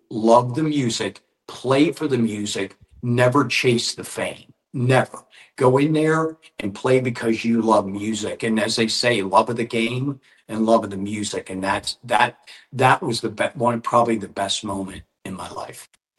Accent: Pittsburgh, Pennsylvania, United States; I grew up in the Pittsburgh area

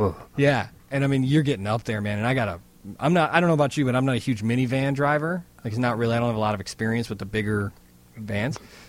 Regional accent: Chicago, Illinois, United States; decided to continue to drive because I'm from Chicago, meaning I was going to park it and then Uber or figure it out.

